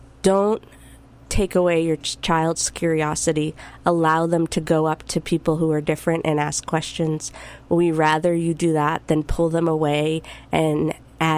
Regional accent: Weymouth, Massachusetts, United States; Yes, I grew up in Weymouth.

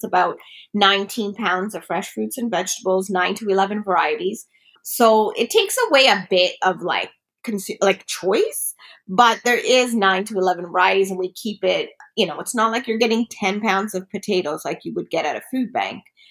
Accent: Toronto, Ontario, Canada; I'm from Toronto.

